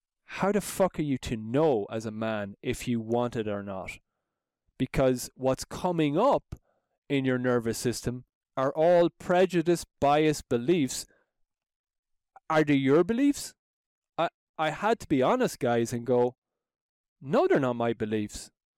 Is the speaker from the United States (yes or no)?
no; Ireland; growing up in Ireland, Roman Catholic